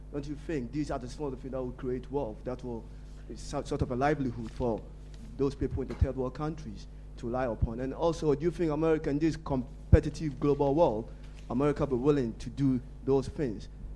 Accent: Ghana; I'm from London Metropolitan University, but I'm from Ghana.

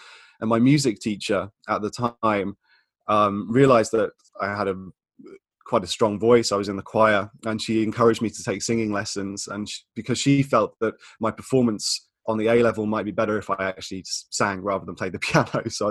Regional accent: Birmingham, West Midlands, United Kingdom; when I was growing up in Birmingham, it wasn't an easy time. I lived with my mum and my younger sister in quite a small flat on a housing estate in Birmingham.

